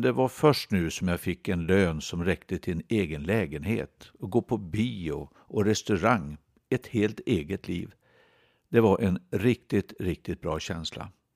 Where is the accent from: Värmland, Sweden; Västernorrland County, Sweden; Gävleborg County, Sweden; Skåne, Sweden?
Västernorrland County, Sweden; Sunnersta; Jag växte upp i Sunnersta mellan Sollefteå och Kramfors och kom till Övik 1978.